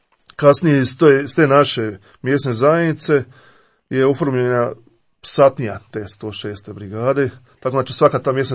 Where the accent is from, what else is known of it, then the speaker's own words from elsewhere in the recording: Osijek, Osijek-Baranja County, Croatia; Ja sam eto iz Osijeka, odrastao sam u Osijeku, imao sam prekrasno djetinjstvo, ispunjeno igrom na otvorenom, bez današnjih evo, tehnologija.